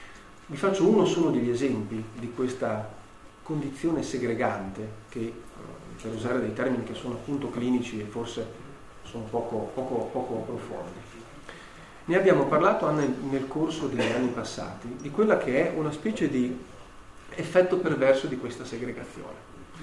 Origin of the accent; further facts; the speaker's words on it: Vignola, Emilia-Romagna, Italy; Ci si scopre di abitare in un paesino di 20.000 abitanti, io vengo da Vignola, quindi un pochino di più